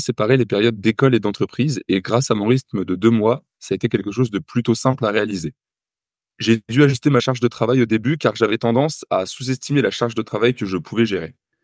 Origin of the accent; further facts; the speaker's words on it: Reims, Grand Est, France; j'ai 23 ans et je suis originaire de Reims.